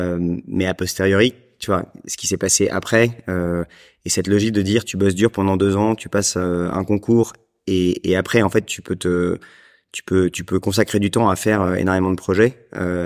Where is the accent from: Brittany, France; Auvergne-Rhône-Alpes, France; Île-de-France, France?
Île-de-France, France; Paris; À Paris. J'ai grandi à Paris jusqu'à 19 ans où je pars à Lille faire mes études.